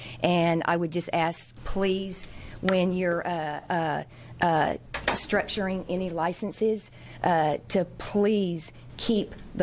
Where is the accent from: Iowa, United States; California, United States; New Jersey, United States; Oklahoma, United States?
Oklahoma, United States; moved away as an adult; now in Portland, United States; And I know I sound like a foreigner. Mm-hmm. I was born and raised in Oklahoma, but I moved here in 1979, and I have real Oregonian children.